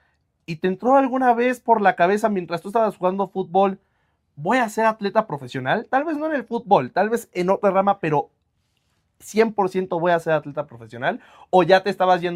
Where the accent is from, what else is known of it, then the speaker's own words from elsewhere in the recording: Mexico; siendo mexicana es un poco más complicado porque, pues mira, ahorita sí, podemos estar así, no tenemos frío, tenemos climas muy distintos, obviamente, en todos los estados